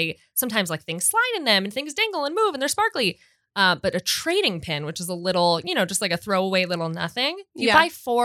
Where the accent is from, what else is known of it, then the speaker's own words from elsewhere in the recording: Midwest, United States; because I am from the Midwest and that is not how I was raised.